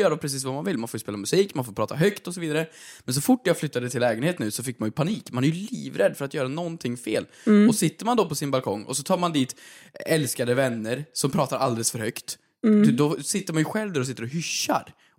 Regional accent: Sunne, Värmland, Sweden; Är du på en strand som hemma i Sunne? Absolut, jag kunde fråga.

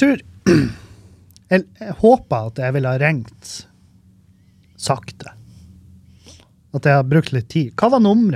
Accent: Meløy, Nordland, Norway; for jeg, når jeg var liten, så var jeg homofob, og jeg var rasist når jeg flyttet fra Meløy.

